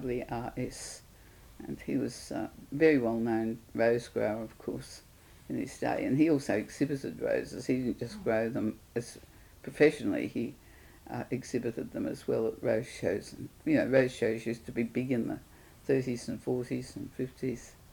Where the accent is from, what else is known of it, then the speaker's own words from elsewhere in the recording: Brisbane, Queensland, Australia; born there; I was born in Brisbane.